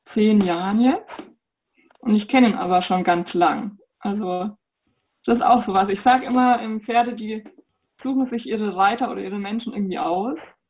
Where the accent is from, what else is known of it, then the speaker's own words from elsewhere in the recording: Bavaria, Germany; born there; now in Erlangen, Germany; Ich komme aus dem schönes Frankenland. Also bin geboren in Oberfranken und lebe jetzt in Mittelfranken, in Erlangen.